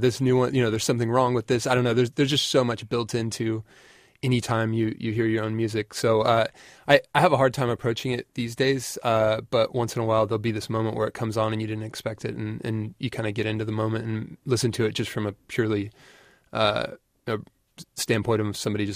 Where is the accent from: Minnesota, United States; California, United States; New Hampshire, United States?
California, United States; Sacramento; I'm from Sacramento, and I lived here in the 90s, and some of the first shows I went to were at the Fillmore